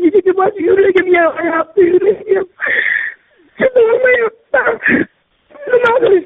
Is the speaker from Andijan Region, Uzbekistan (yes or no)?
no; Kokand, Fergana Region, Uzbekistan; Men Qo'qondanman.